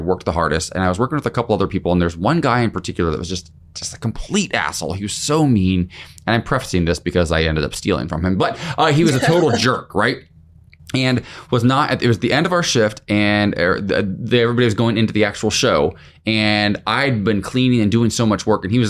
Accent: Ohio, United States; Listen, I'm from Ohio.

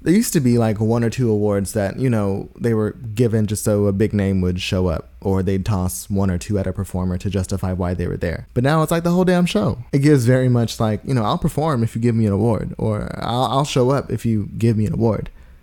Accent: Atlanta, Georgia, United States; You know, I grew up in Atlanta, high school in Atlanta, well, right outside, you know, college in Athens.

